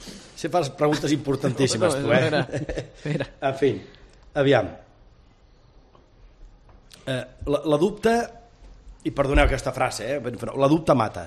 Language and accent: Catalan; Vic, Catalonia, Spain; jo sóc fill de Vic